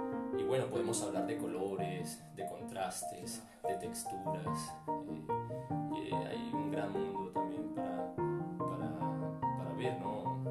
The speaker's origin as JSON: {"language": "Spanish", "country": "Colombia", "tie": "born or raised there", "also_born_or_lived": "Venezuela", "said": "yo soy venezolano, crecí en Colombia, por parte materna mi familia colombiana, y por parte paterna mi padre es de Montevideo, mis abuelos también."}